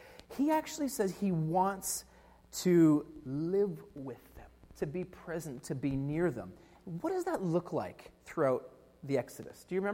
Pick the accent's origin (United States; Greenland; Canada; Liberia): Canada; Ontario; born there; I remember the first time I'd come out to BC, I was born in Ontario, and I'd never seen the ocean before